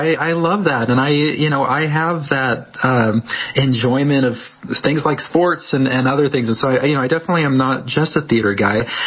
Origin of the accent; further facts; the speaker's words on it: Omaha, Nebraska, United States; I grew up in Omaha, Nebraska.